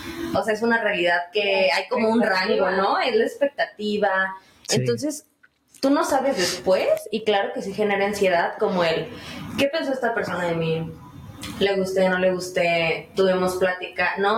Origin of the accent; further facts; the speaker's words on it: Mexico City, Mexico; nosotros que somos de la Ciudad de México